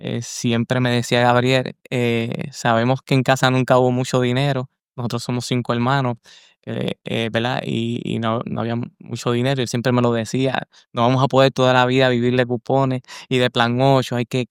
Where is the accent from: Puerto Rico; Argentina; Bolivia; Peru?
Puerto Rico; Río Piedras; born there; nací yo en Centro Médico, en Río Piedra, claro, venía siempre a la montaña, porque mi padre siempre ha sido agricultor